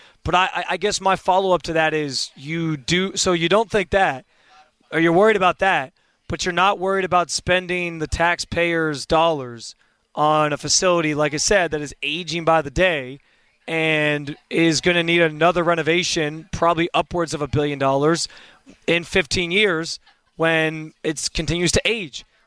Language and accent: English; New York, United States; growing up in Western New York, I went to plenty of Bills games growing up.